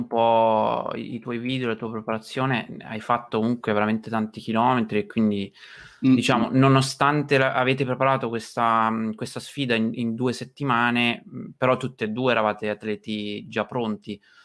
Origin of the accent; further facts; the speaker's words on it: Marche, Italy; Io sono marchigiano, quindi quelle zone per me sono casa.